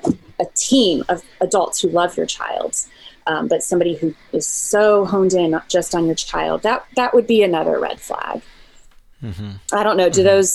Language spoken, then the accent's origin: English; Virginia, United States; now in Seattle, United States; we just moved to Seattle, and I'm from Virginia, so it felt, you know, we're in the big city now.